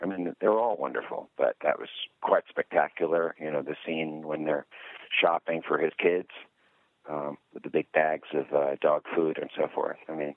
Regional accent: New York, United States; Because that's what I grew up with. I was in New York, but my father would come home and he'd say

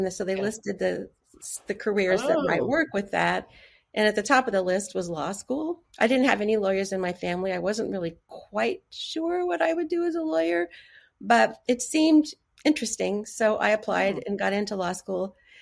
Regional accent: Missouri, United States; also born or lived in Kansas / North Dakota / Switzerland; now in Westport, United States; My family moved a ton. I grew up in all over the Midwest, okay. Different places in Missouri, different places in Kansas. I lived for a while in North Dak

